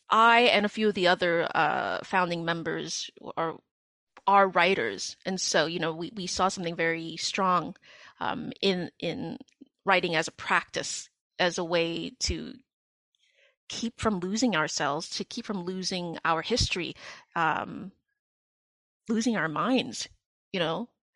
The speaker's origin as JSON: {"language": "English", "town": "New York City", "region": "New York", "country": "United States", "said": "But for me, it's like I am an urban Khmer. I am Khmer from New York City. That is something I will take to my grave and be extremely proud of."}